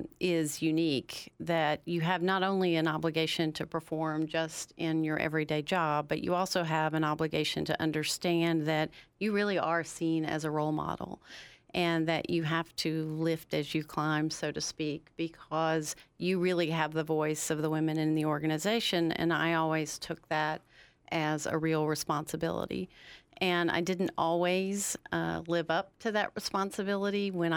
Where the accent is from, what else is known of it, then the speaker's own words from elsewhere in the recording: the South, United States; accent: southern; I moved there straight out of law school when I was 25, and I still had my southern accent and my big blonde hair.